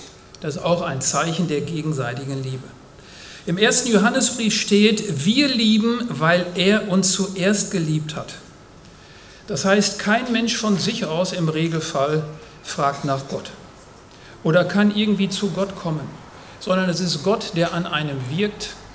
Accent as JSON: {"language": "German", "region": "North Rhine-Westphalia", "country": "Germany", "tie": "born or raised there", "said": "Ich bin im Münsterland groß geworden"}